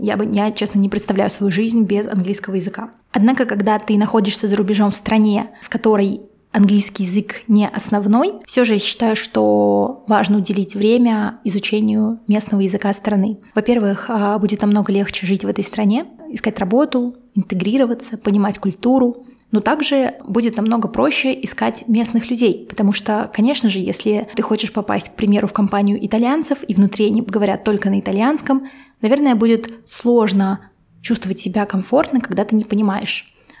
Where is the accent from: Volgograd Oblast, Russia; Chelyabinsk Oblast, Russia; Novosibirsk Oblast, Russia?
Volgograd Oblast, Russia; Volgograd; also born or lived in Moscow; как хорошо было в Москве или в Волгограде, откуда я родом.